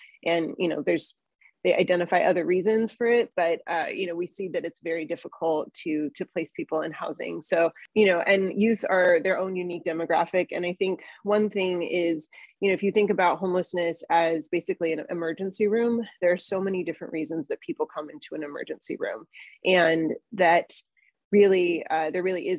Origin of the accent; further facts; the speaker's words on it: Los Angeles, California, United States; So I am located in Los Angeles. I'm originally from Los Angeles, and I'm a licensed marriage and family therapist.